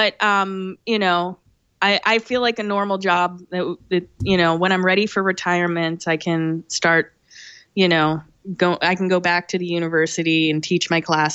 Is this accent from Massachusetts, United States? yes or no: yes; Massachusetts, United States; I grew up near Boston and had many, many experiences in Salem.